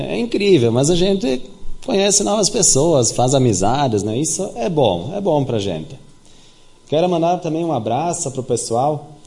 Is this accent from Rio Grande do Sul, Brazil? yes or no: yes; Garibaldi, Rio Grande do Sul, Brazil; Sou garibaldense, nasci aqui em Garibaldi. Meu pai veio de fora. … tinha o meu pai aqui em Garibaldi, então sou de uma família, assim, digamos, não tão conhecida na cidade.